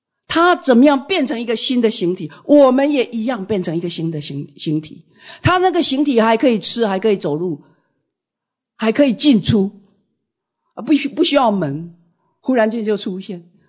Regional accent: China; 50天我们中国人叫五旬。

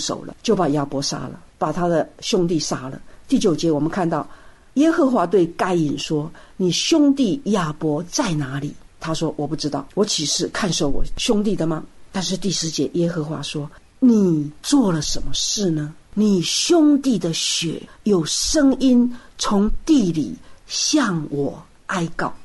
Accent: Taiwan; 我们在台湾长大的，我不知道日本人大概不吃，就是说在台湾长大的人

